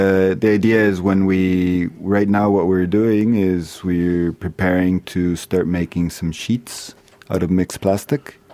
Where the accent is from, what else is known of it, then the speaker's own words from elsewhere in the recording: Ecuador; I was recycling plastic in my home country in Ecuador.